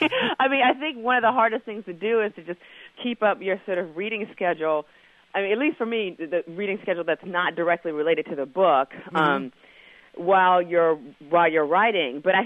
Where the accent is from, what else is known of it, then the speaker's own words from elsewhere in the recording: Kentucky, United States; One, I'm from Kentucky, and I just love when, you know, new Kentucky writers come out with things